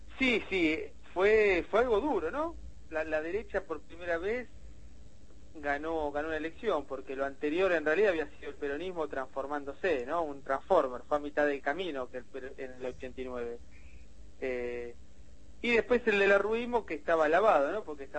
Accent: Argentina; hay un debate sobre qué origen reconocemos como los argentinos, si un origen mestizo, indígena, obrero, afro, o queremos ser blancos, ¿no?

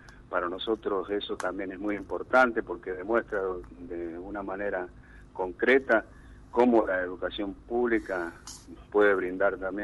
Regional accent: San Juan, Argentina; No, yo soy sanjuanino, de buena cepa, sanjuanino de puro sol y vino.

